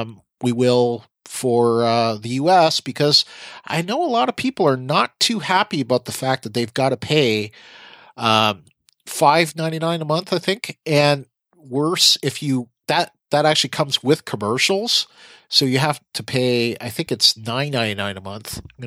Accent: Canada; now in United States; yes, I'm Canadian, but I've lived in the States now 17 years.

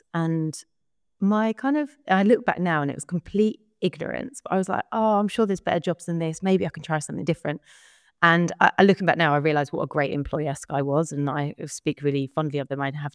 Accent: Chelmsford, East of England, United Kingdom; I'm from Chelmsford in Essex originally.

